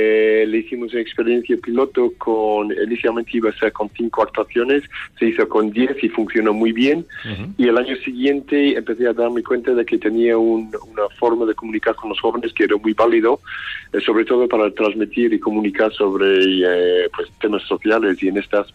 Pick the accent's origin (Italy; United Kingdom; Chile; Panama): United Kingdom; Scotland; moved away as an adult; El primero vine aquí, salí de Escocia después de estar relacionado con sismología. Y venía aquí un poco pues buscando el sol y creo que termina el único parte del mundo donde llueve más que en Escocia. Eso fue en el 75.